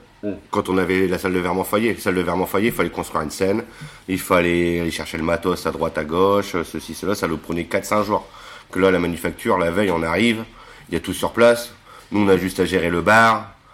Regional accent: Saint-Quentin, Hauts-de-France, France; ils sont ravis de venir jouer chez nous à Saint-Quentin aussi, pour la première fois.

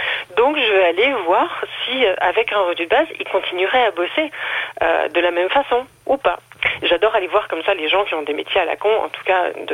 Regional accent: North, France; Alors moi, je suis du Nord.

